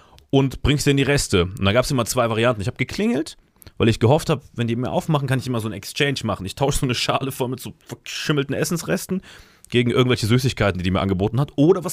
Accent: Saarland, Germany; Aber meine Oma im Saarland lebt noch. Also bei der bin ich ja im Haus aufgewachsen

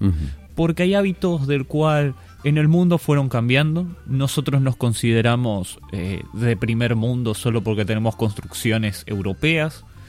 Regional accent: Argentina; Somos Argentina, somos un crisol de razas, pero no significa eso que seamos primer mundo.

